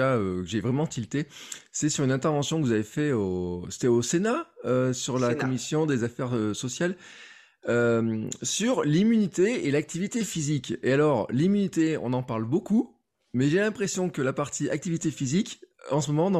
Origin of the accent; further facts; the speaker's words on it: Auvergne-Rhône-Alpes, France; Alors, je vous avoue que chez moi en Auvergne, il fait pas beau du tout.